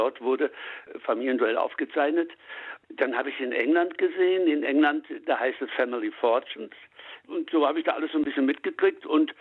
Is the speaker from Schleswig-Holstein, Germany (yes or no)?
no; Münster, North Rhine-Westphalia, Germany; ich bin gebürtiger Münsteraner